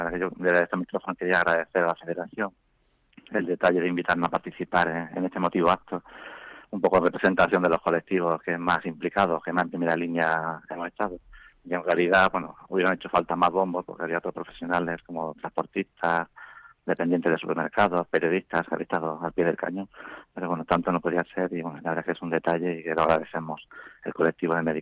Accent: Jaén, Andalusia, Spain; born there; now in Madrid, Spain; soy del Real Jaén, porque yo soy nacido en Jaén.

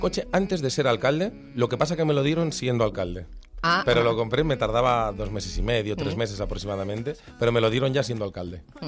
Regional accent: Tomelloso, Castilla-La Mancha, Spain; cualquier rincón de Valdemoro o de mi pueblo, de Tomelloso, donde descanso, desconecto y disfruto mucho.

